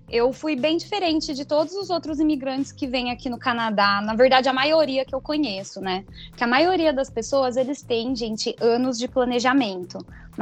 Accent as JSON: {"language": "Portuguese", "region": "São Paulo", "country": "Brazil", "said": "onde eu morava, né, eu venho do interior do estado de São Paulo."}